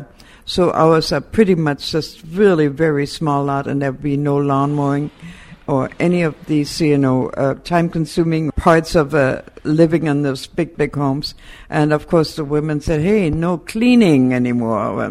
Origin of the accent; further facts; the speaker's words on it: Germany; English is a second language; now in United States; I'm originally from Germany, and the way we were brought up, we had a small home which had two bedrooms and a small living room